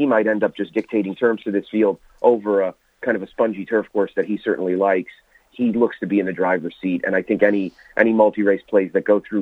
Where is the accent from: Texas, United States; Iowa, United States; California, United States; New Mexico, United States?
Texas, United States; Houston; obviously for me to get a shameless plug in on my hometown team, but like, look at how the Houston Rockets have overtaken the NBA.